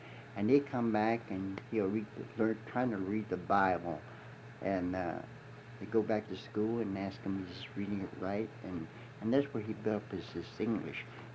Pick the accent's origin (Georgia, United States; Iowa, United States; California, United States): California, United States; Los Angeles; born there; I was born in Los Angeles, 1914, April 12, 1914.